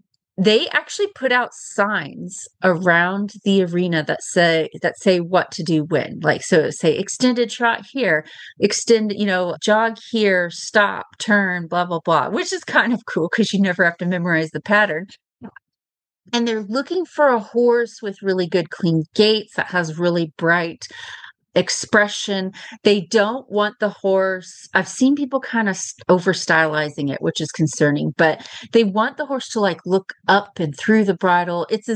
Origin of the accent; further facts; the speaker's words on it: Kemp, Texas, United States; from Kemp, Texas